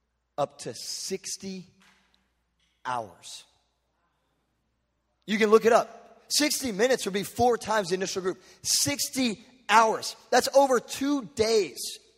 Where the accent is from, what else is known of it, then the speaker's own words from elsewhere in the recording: Texas, United States; Now, I'm from Texas. I don't pronounce everything correct.